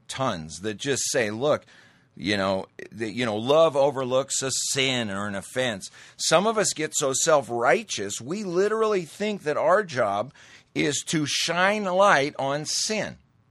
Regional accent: Montana, United States; It's super Hollywoodized and blown out of proportion, for sure, big time, but I grew up in Montana.

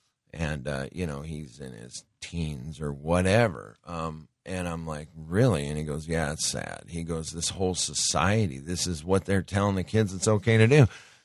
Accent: Montana, United States; I grew up in Montana on country music

